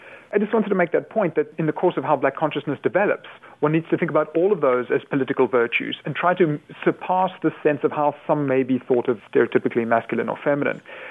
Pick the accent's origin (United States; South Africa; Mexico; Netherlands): South Africa; a kind of white and Afrikaans institution that even as an English-speaking South African, I found very intimidating